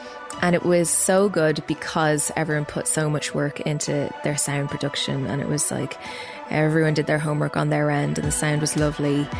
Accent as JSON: {"language": "English", "country": "Ireland", "said": "the whole thing was that I'm Irish, the tour manager was Irish"}